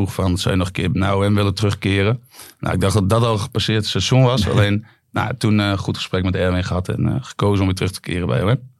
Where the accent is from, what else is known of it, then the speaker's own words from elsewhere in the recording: Eelde, Drenthe, Netherlands; ja, ik ben in Eelde opgegroeid.